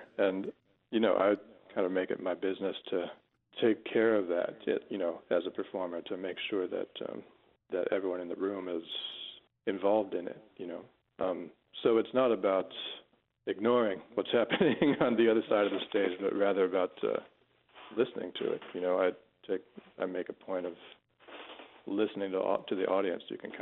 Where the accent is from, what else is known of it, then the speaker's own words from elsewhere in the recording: Rochester, New York, United States; also born or lived in Albany; now in New York City, United States; I was born there. I spent, two complete years living in Albany, and I grew up actually in Rochester, New York.